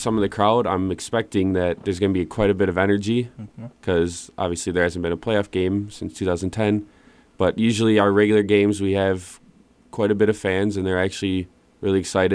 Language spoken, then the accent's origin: English; Portage, Wisconsin, United States; I'm from Portage. Yep. Just born and raised there. Just always been there. Never left.